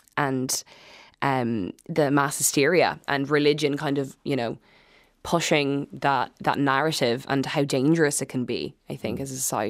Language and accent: English; Ireland